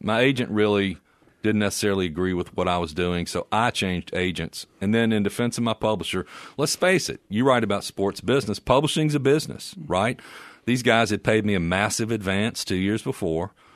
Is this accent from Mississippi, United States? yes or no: yes; Mississippi, United States; But as I began to write more about the Deep South, I'm from Mississippi, of course, and my hometown and these conflicts, Penn was sort of the natural observer for those stories.